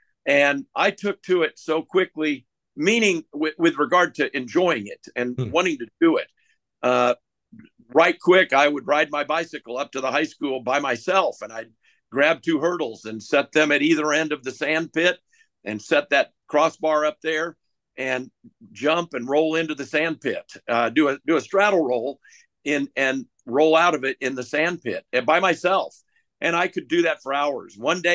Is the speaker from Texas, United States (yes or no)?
no; Prairie Village, Kansas, United States; So I'm 10 years old, and I'm living in Prairie Village, Kansas, and feeding into the school system that's going to end up at Shawnee Mission East